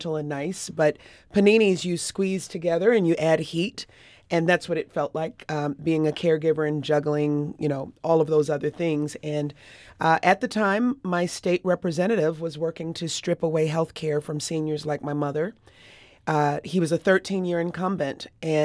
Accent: Chicago, Illinois, United States; Born and raised on the South Side, still live on the South Side.

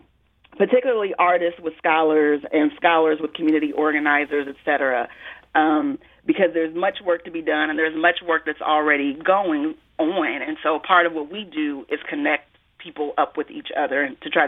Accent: Peoria, Illinois, United States; I write about my hometown of Peoria, Illinois.

